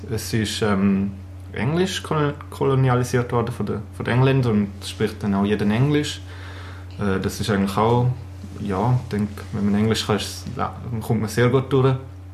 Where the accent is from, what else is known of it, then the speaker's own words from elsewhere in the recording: Switzerland; als Schweizer muss man irgendwann das Militär machen